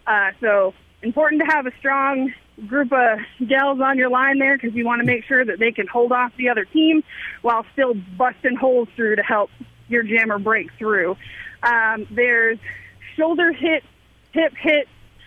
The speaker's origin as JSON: {"language": "English", "region": "Minnesota", "country": "United States", "said": "I'm not from Texas. I'm a Minnesotan"}